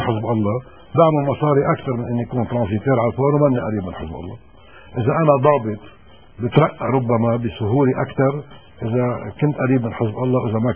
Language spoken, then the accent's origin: Arabic; Lebanon; نحن كلبنانيين علينا أن لا نتساهل أو لا نستسهل عملية التمديد